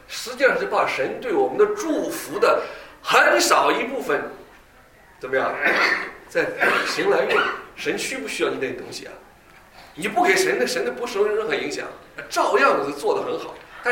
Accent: China; 因为我是大陆人，所以我讲背景比较清楚。

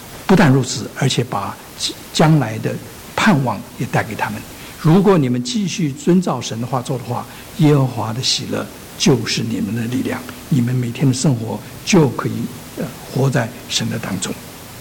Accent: China; moved away as an adult; now in United States; 其实我们中国人也违背，老美也违背。啊，我想到这里，我就想起，我刚来美国念书的时候，

